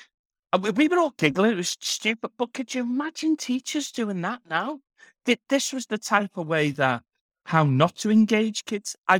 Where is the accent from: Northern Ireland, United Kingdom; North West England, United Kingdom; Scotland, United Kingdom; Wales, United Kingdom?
North West England, United Kingdom; Liverpool; I still get people when they find out I'm a Scouser, they want to tell me their favourite Scouse joke, right?